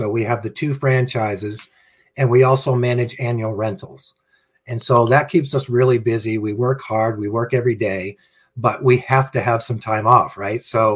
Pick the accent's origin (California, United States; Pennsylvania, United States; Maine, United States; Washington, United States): Maine, United States; Deer Isle; Well, I'm from Deer Isle, Maine, which is a small island off the coast of Maine, connected by a bridge.